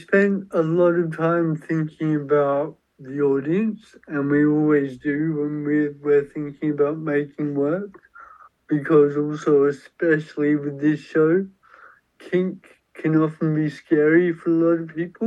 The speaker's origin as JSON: {"language": "English", "town": "Whyalla", "region": "South Australia", "country": "Australia", "said": "Yeah, so I'm from South Australia originally, from Whyalla, which is 5 hours northwest of Adelaide."}